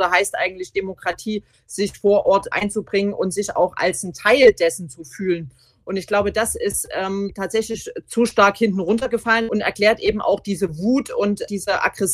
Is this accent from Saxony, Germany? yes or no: yes; Zwickau, Saxony, Germany; born there; Also ich bin 1979 in Zwickau geboren. Zwickau war in Westsachsen die Region mit viel Industrie